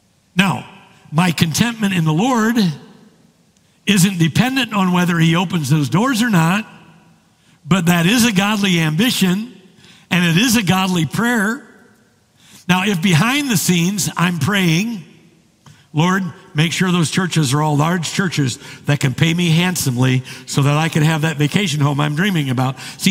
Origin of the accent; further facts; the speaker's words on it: Archbold, Ohio, United States; I'm heading to my hometown, Archbold, Ohio